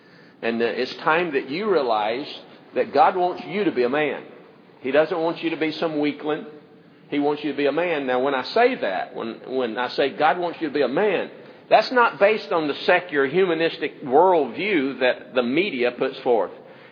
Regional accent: the South, United States; I'm a Southerner. I'm raised in the South, and down here, you got to be a deer hunter.

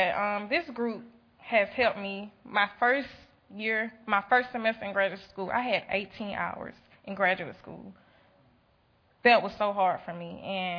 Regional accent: Mobile, Alabama, United States; as I stated, and I'm from Mobile, Alabama.

